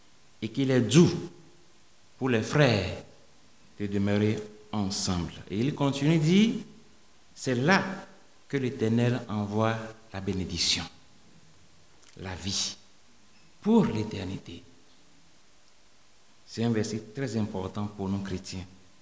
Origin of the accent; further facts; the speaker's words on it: Togo; à l'école du dimanche chez nous au Togo